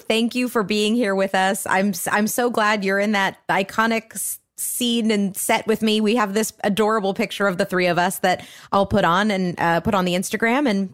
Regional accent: California, United States; Yes, I mean, I'm from Orange County.

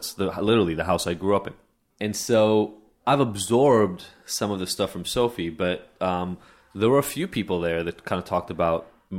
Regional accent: Israel; I grew up in Israel

